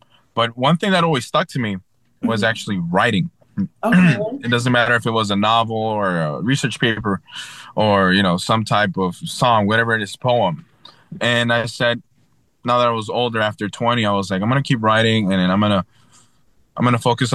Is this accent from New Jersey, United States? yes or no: yes; Dover, New Jersey, United States; also born or lived in Honduras; So I reside most of my life in Dover, New Jersey.